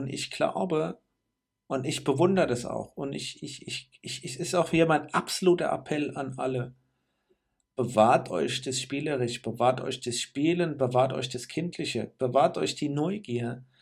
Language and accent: German; Rhineland-Palatinate, Germany; Ich bin doch kein Krummbeerpflücker, ich komme aus Rheinhessen. Wir sind Weinbauern, wir sind keine Krummbeerpflücker.